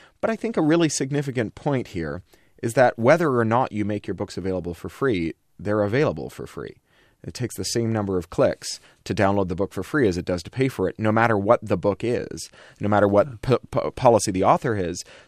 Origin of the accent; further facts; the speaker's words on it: Toronto, Ontario, Canada; I grew up in Toronto, which is a very multicultural city